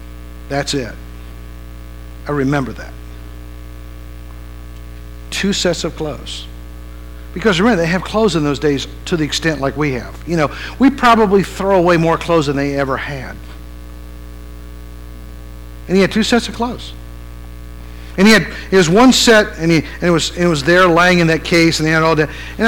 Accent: California, United States; "I'm doing great. Where are you from?" "I'm from California."

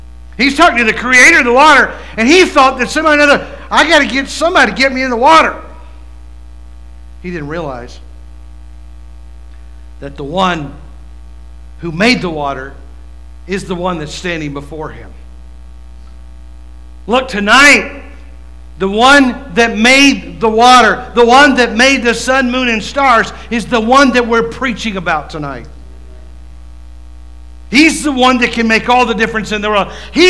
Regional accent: West Virginia, United States; My plan was that I was going to reach my community in my hometown where I grew up in West Virginia.

